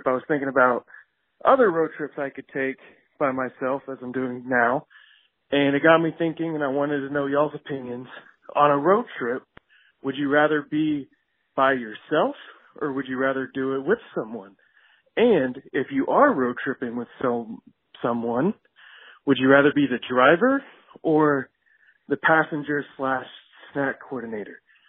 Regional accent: Austin, Texas, United States; from Austin, Texas.

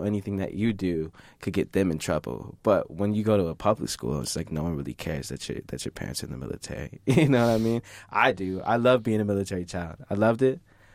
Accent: Fort Stewart, Georgia, United States; born there; also born or lived in Heidelberg, Germany; So as far as I remember, I lived in Fort Campbell, Kentucky. For a good amount. I was born in Fort Stewart, Georgia. I moved overseas to Germany.

